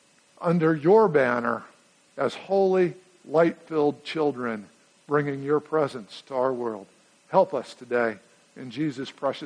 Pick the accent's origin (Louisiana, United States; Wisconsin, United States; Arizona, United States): Arizona, United States; Tucson; As a child growing up in Tucson, I attended First Baptist Church downtown at 5th and 5th.